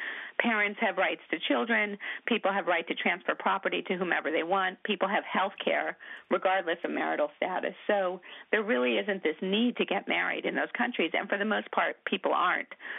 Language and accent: English; New York, United States; Well, let me tell you a personal story. I'm from New York, right?